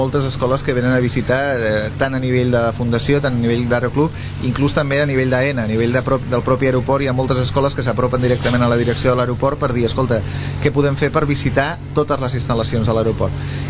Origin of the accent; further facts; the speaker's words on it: Barcelona, Catalonia, Spain; jo personalment he de dir que ho sento, soc de Barcelona, però...